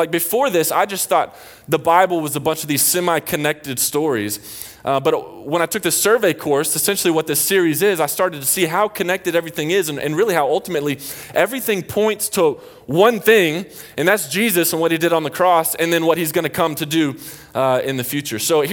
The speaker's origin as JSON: {"language": "English", "region": "the South", "country": "United States", "said": "I have grown up my entire life in the church. Like, I'm from the South."}